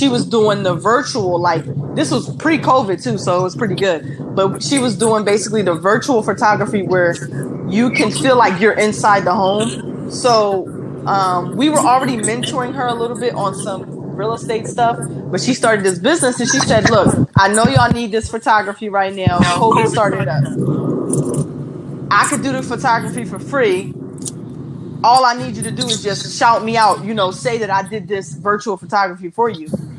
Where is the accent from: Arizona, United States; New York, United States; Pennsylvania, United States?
Pennsylvania, United States; Philadelphia; Yes, born and raised in Philadelphia. My family though is from Trinidad